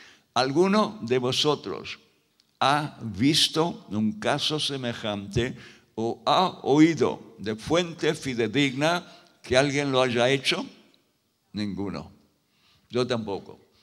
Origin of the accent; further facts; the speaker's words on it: Argentina; born there; Sabéis que nací en la Argentina y al diccionario a veces hablando mal y pronto lo llamamos el mataburros